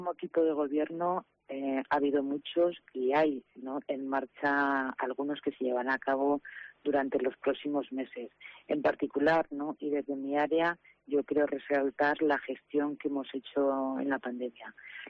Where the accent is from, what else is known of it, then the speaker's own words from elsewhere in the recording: Aragon, Spain; es un honor y una felicidad ser ostense, ser mujer